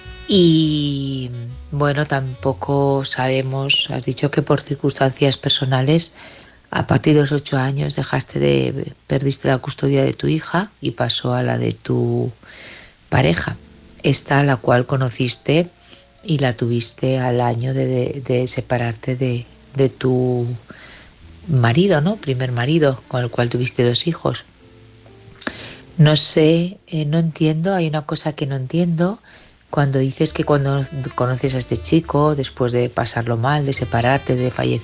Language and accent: Spanish; Barcelona, Catalonia, Spain; de Barcelona.